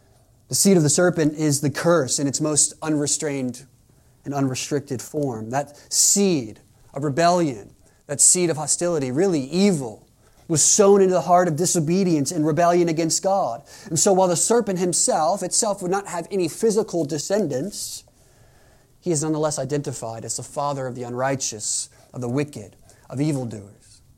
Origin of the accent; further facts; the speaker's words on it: England, United Kingdom; this is Hebrew, okay, I'm English.